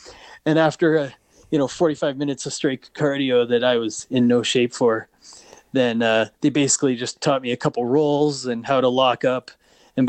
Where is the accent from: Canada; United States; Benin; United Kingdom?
Canada; Prince George, British Columbia; I grew up in Prince George when I was, I think, 22, 23 years old.